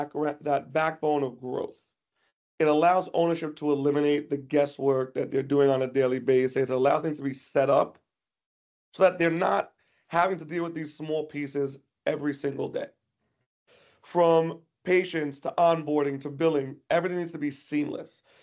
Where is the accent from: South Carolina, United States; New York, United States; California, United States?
New York, United States; accent: New York; You're making me very self-conscious about my New York accent.